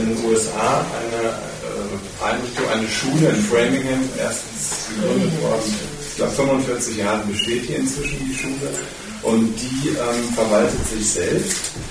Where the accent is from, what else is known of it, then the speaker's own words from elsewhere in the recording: Bavaria, Germany; Bayern. Wir sind aus Bayern, wir zwei.